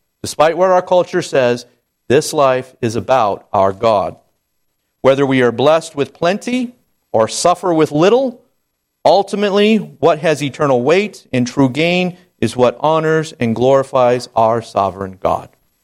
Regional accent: Sedona, Arizona, United States; I grew up in Sedona, and so I worked at a resort there in the health spa

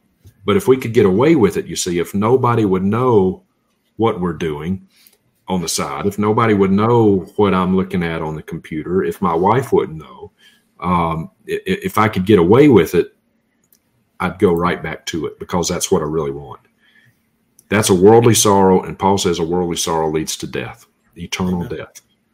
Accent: Mississippi, United States; I'm from Mississippi.

